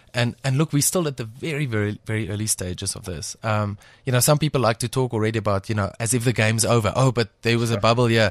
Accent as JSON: {"language": "English", "country": "South Africa", "said": "And I would like to think that being South African and understanding that part of our history is actually playing a role"}